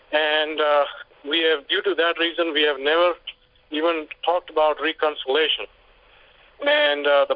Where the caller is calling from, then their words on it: Houston, Texas, United States; Yes, I'm calling from Houston, Texas.